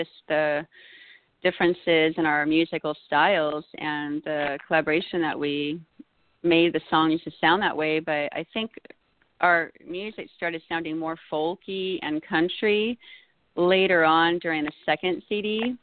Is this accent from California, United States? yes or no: yes; California, United States; now in Spain; I just wanted to clarify that I'm actually not from Spain. I'm from California, but I'm visiting from Spain, where I've lived for the past 12 years.